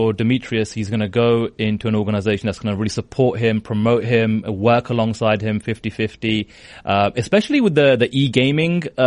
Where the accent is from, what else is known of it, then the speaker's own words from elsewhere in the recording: London, United Kingdom; I've always considered myself a proud Londoner.